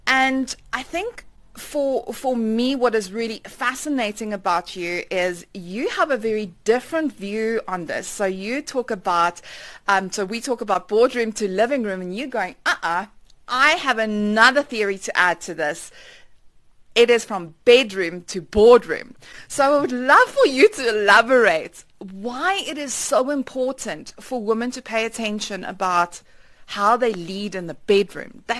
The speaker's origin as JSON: {"language": "English", "country": "South Africa", "said": "we're from South Africa"}